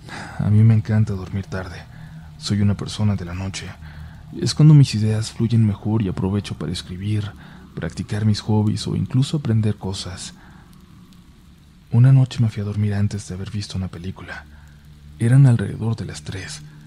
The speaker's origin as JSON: {"language": "Spanish", "country": "Mexico", "lives_now": "Brazil", "said": "Yo soy mexicano, pero vivo en Brasil."}